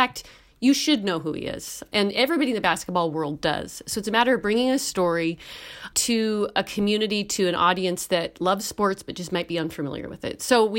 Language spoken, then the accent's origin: English; Missoula, Montana, United States; I became aware of things that I didn't quite understand growing up in Missoula, of the uniqueness of what happened in our city and in our state.